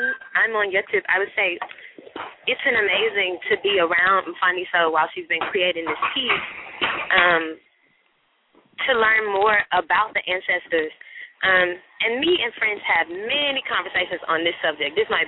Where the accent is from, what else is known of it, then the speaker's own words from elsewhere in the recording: Montgomery, Alabama, United States; So I'm from Montgomery, Alabama. So I've never been to the continent, but I feel the spirits and the ancestors in my home, in Montgomery. And I know that is my home. I'm from there.